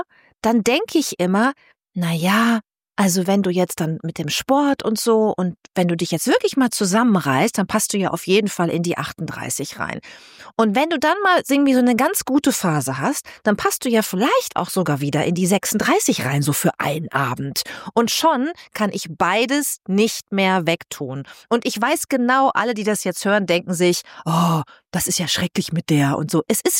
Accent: North Germany, Germany; wie ich da das allererste Mal als Norddeutsche auf dem Oktoberfest war

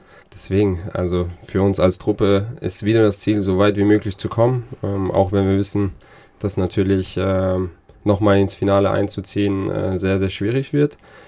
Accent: Mannheim, Baden-Württemberg, Germany; also born or lived in Schwetzingen; Also ich bin in Schwetzingen geboren, in Mannheim aufgewachsen.

